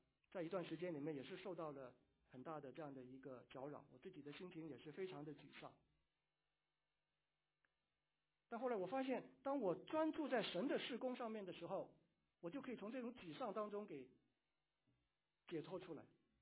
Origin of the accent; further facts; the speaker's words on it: China; 所以呢我们作为中国人是被夹在中间